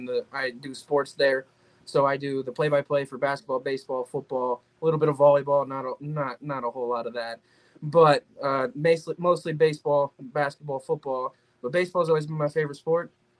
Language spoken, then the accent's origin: English; Iowa, United States; I grew up in Iowa though. So, and I still live in Iowa.